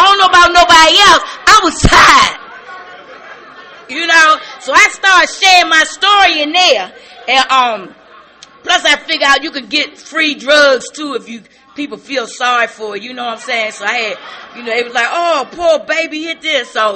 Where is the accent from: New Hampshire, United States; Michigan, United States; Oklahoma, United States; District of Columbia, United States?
District of Columbia, United States; Washington; I came from Southeast Washington. You don't surrender to nobody.